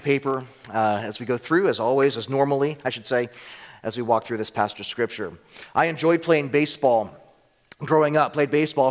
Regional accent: United States; even as a Colombian, I was raised in America, and I didn't get good soccer education.

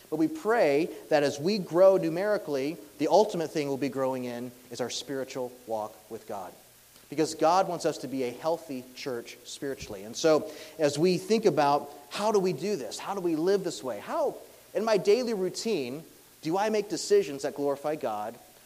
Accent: United States; I'm 100% Colombian, but I was raised in the States, and I took my 2 years of American Spanish, but it never really clicked.

